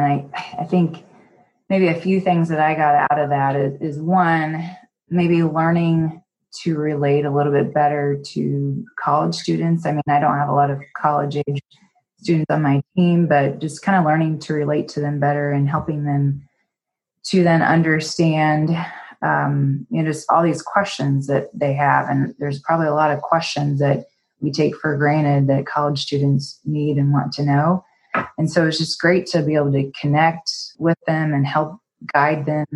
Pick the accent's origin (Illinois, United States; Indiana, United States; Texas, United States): Indiana, United States; also born or lived in Iowa; And even I was in fourth grade, we moved from Iowa to Indiana, and that was a big thing for them.